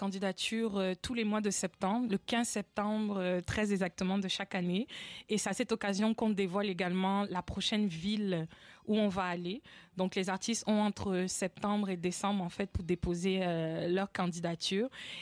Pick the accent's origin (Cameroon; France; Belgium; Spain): Cameroon; now in Montreal, Canada; c'est le nom de la langue de mon papa. Donc moi je suis une Camerounaise d'origine, je suis de la tribu des Bassa et des Etone, chanteuse afro-soul. Ça fait à peu près une quinzaine d'années que je suis sur la scène à Montréal.